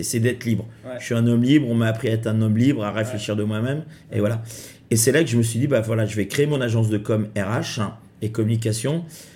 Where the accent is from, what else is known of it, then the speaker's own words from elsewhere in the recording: Châteaubriant, Pays de la Loire, France; je suis originaire de Châteaubriant, qui était une petite banlieue à 60 km de Nantes.